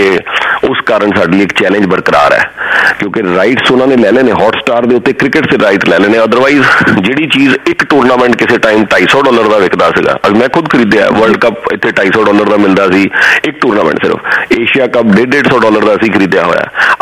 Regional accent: Jalandhar, Punjab, India; ਮੈਂ ਤੇ ਪੰਜਾਬ ਤੋਂ ਹੈਗਾ ਨਾ, ਪੰਜਾਬ ਤੋਂ ਜਲੰਧਰ ਛੋਟਾ ਸ਼ਹਿਰ।

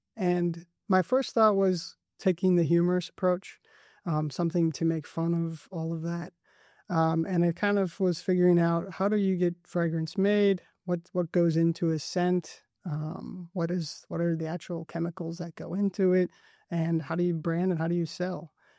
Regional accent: Appleton, Wisconsin, United States; from Appleton, Wisconsin. Happy to be here.

